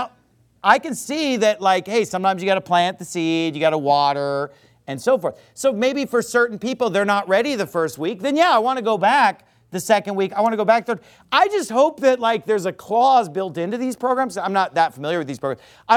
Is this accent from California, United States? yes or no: yes; Sacramento, California, United States; I just want to make sure that my hometown is being reached. I don't care who's doing it. So I'm glad somebody's there running a soul-winning powerhouse in that town. And then that like, absolved me of all guilt of not going back to Sacramento